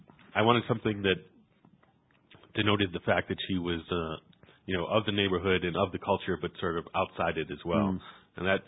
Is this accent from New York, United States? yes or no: yes; Buffalo, New York, United States; but I said it in the place probably I knew best, which was my hometown of Buffalo.